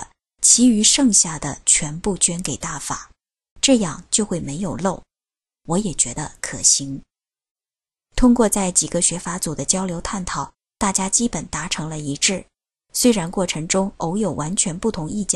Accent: China; 因为对联是我们中国人的传统

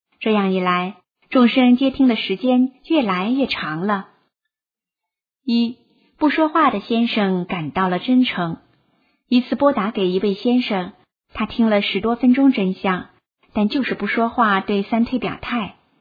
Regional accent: China; 作为一个中国人，我很自豪。

